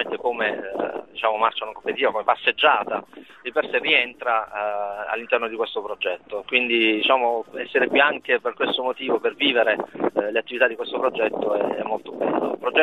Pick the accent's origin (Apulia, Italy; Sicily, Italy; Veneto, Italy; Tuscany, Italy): Apulia, Italy; Taranto; Sì, vengo da Taranto.